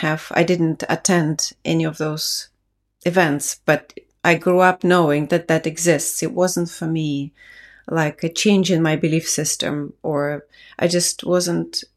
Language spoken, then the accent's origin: English; Riga, Latvia; Yes. My hometown is Riga, Latvia.